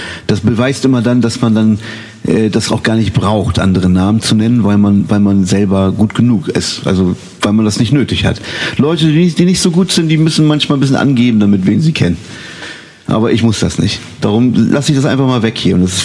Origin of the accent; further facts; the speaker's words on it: Bremen, Germany; Ich komme aus Bremen, aus der Neustadt. Und bin auf die Gottfried-Menken-Schule gegangen und auf die Kant-Schule.